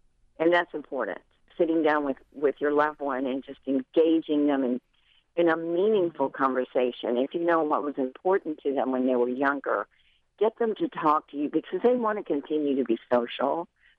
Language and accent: English; Cuba; My mother, we're from Cuba, so she spoke English and Spanish.